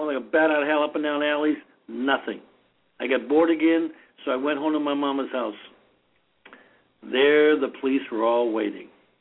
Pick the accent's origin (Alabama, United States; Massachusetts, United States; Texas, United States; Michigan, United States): Massachusetts, United States; Boston; Growing up in Boston, South Boston, the Irish neighborhood, the cops walked the beats. There was no crime in my neighborhood.